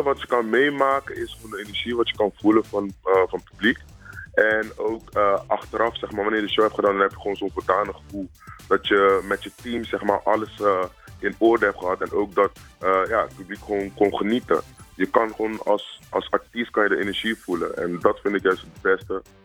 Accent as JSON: {"language": "Dutch", "country": "Curaçao", "said": "Ik kom zelf uit Curaçao, waar er mooie stranden zijn. De oceans daar zijn gewoon echt helderblauw."}